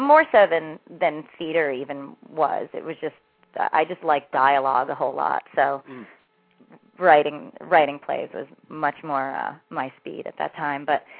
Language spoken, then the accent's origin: English; New Jersey, United States; You know, I grew up in New Jersey, and so there was just an immediate reaction to their time and place.